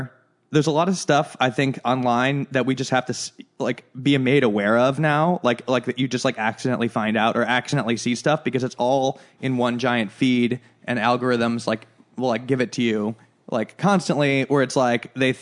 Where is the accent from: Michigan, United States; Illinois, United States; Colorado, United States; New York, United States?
Illinois, United States; Chicago; Well, just because we're from Chicago and it's just like a different culture there.